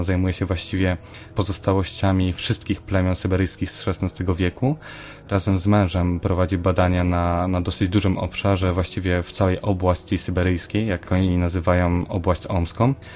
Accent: Bydgoszcz, Kuyavian-Pomeranian Voivodeship, Poland; born there; Urodziłem się w Bydgoszczy, jestem Polakiem i jadąc do Rosji wcale się tego nie wstydziłem

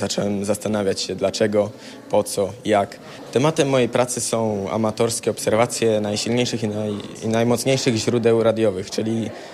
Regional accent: Radziejów, Kuyavian-Pomeranian Voivodeship, Poland; Przyjechałem z Kujawsko-Pomorskiego, z Radziejowa.

